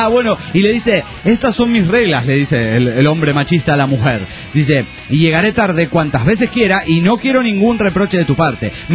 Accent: Andorra; nunca me nombra a mí, que soy de Andorra.

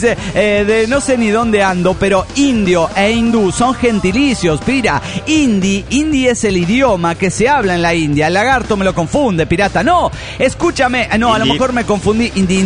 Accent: Culiacán, Sinaloa, Mexico; yo, como buen mexicano y culichi que soy

